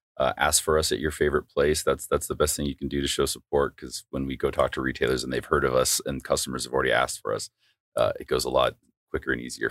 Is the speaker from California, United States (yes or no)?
yes; California, United States; And then I grew up in Southern California too, so I'm a big fan of Firestone Double Barrel and 805.